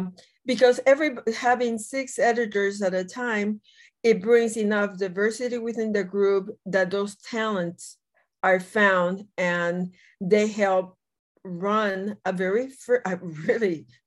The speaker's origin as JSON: {"language": "English", "country": "Puerto Rico", "tie": "born or raised there", "also_born_or_lived": "Mexico", "lives_now": "United States", "said": "I was born in Mexico. But grew up in the island. I grew up in Puerto Rico."}